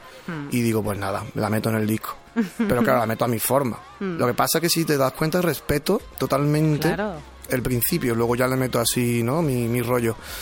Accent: Seville, Andalusia, Spain; mi madre, al ser de Lebrija, yo soy un poco de Lebrija, ¿vale? Bien. Yo soy de Sevilla, pero soy un poco de Lebrija.

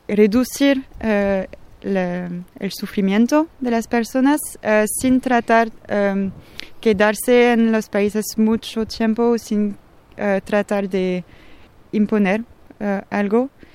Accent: France; soy francesa. Estoy aquí desde hace 3 días.

